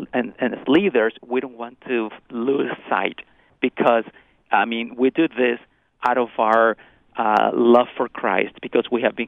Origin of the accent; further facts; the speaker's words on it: Costa Rica; I wasn't born in this country. I came from Costa Rica.